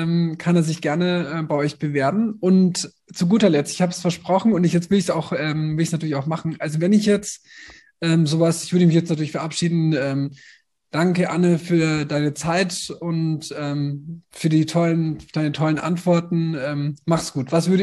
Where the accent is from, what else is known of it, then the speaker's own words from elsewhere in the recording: Nuremberg, Bavaria, Germany; ich kann leider nicht gut Fränkisch. Ich komme aus Nürnberg. Da gab es das an der Schule nicht.